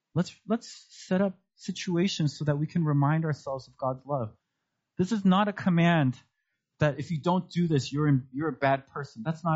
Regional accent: United States; Because I grew up in America and I didn't know Korean that well.

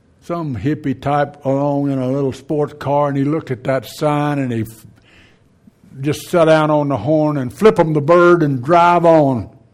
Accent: Louisiana, United States; Acadian, A-C-A-D-I-A-N, Acadian. I'm a Cajun.

